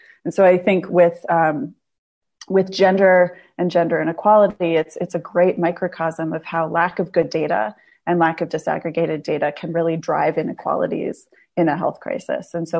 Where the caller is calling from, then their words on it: Cambridge, Massachusetts, United States; I'm calling in from Cambridge, Massachusetts